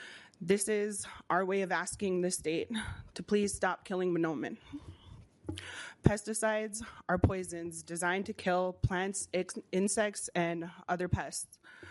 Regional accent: Leech Lake, Minnesota, United States; I am Bear Clan from Leech Lake.

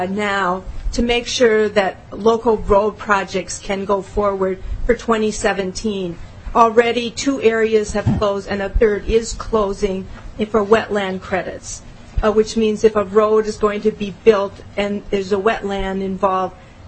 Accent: Minnesota, United States; I grew up in Stevens County, Minnesota, so I grew up on a township and on a farm, so I'm very happy to be back in this area.

